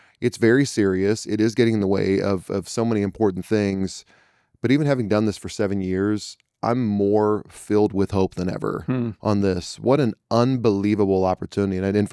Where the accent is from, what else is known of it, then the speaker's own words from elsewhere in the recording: Oklahoma, United States; I'm from Oklahoma originally, so that's where I got myself.